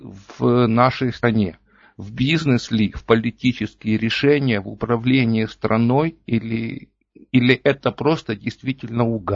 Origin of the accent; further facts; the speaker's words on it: Kyiv, Ukraine; я из Киева.